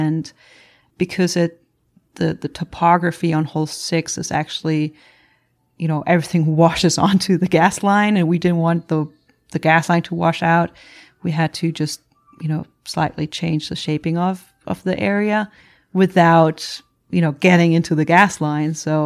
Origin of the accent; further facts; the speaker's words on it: Germany; since I'm from Germany.